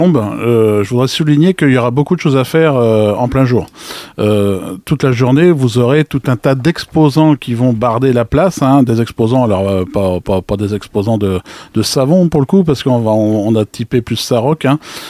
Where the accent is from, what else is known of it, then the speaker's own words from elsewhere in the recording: La Guerche-sur-l'Aubois, Centre-Val de Loire, France; faire revivre la Guerche-sur-le-Bois qui, moi, est mon village natal